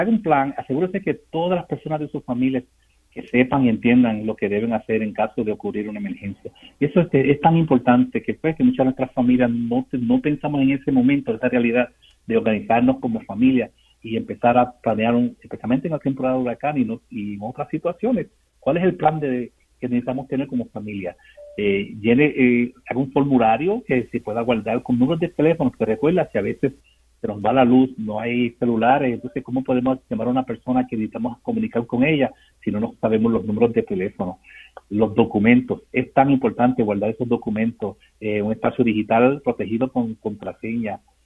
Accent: Texas, United States; Yo soy del sur de Texas, vivo allá, y ahí los calores son bien inmensos

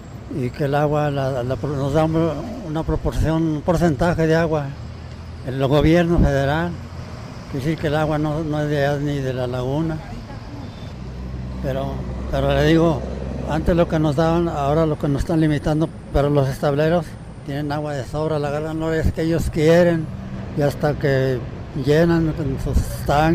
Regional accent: Gómez Palacio, Durango, Mexico; De Gómez Palacio, Durango.

